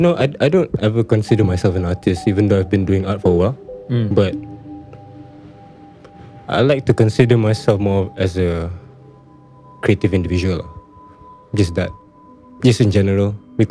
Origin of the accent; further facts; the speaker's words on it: Gombak, Selangor, Malaysia; And macam growing up in Gombak, aku rasa macam specifically talent, there's a lot of talented people in Gombak though.